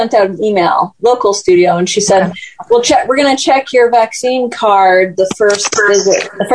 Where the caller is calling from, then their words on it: Connecticut, United States; I'm coming from Connecticut.